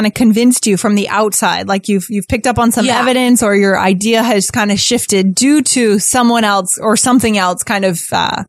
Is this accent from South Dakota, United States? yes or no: no; New Hampshire, United States; I grew up in New Hampshire, so I was very much like that too. That's our state motto, live free or die.